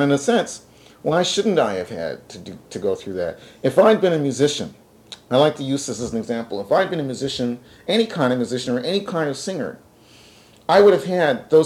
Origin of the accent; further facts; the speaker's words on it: Halifax, Nova Scotia, Canada; people I knew growing up in Halifax and everything else.